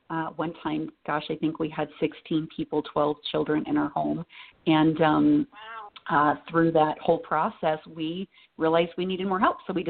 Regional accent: Nebraska, United States; now in Utah, United States; So we're from Nebraska, not from Utah, and my husband and I got transferred to Utah

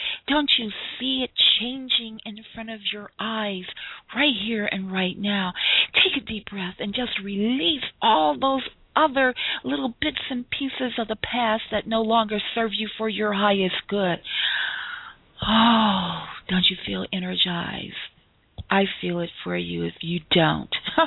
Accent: Chicago, Illinois, United States; I think I'm going to go back to my hometown of Chicago and give a book signing

